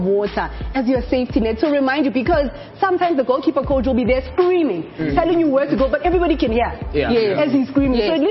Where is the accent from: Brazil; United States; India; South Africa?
South Africa; But also a special moment for me being a South African is seeing Victor Gomes